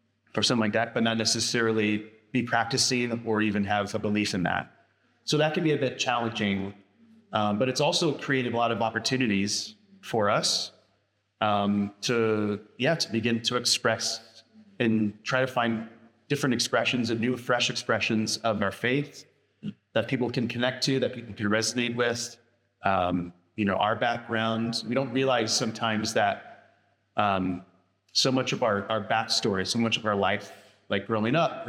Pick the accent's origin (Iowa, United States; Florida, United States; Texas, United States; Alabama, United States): Alabama, United States; South in Alabama. There are some indeed cultural differences there than here. One of those being, we grew up in the Bible Belt.